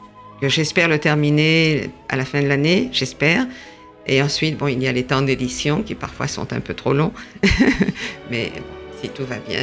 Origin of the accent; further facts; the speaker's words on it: France; moved away as an adult; now in Argentina; Moi, je suis partie de France à 21 ans. Ah oui, je suis partie parce que je me suis mariée avec un Argentin. Et nous sommes partis vivre en Argentine, puisque c'est là qu'il vivait.